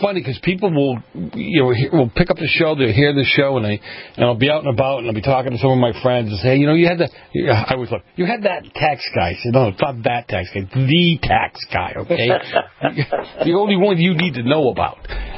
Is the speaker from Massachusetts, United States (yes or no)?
yes; Boston, Massachusetts, United States; accent: Boston; you can tell I'm from Boston, right? Because I keep wanting to say Pillar. That's we always put R's in Boston where they don't belong